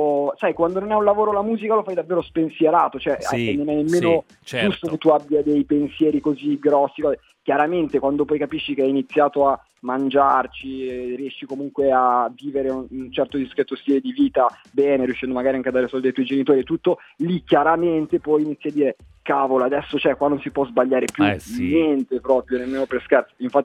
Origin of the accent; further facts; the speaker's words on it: Bologna, Emilia-Romagna, Italy; now in Milan, Italy; io adesso vivo a Milano, però sono di Bologna, era da Capodanno che ero salito su a Milano, appunto, e poi col virus e tutto non ero ancora riuscito a scendere e oggi è la prima volta che sono tornato a Bologna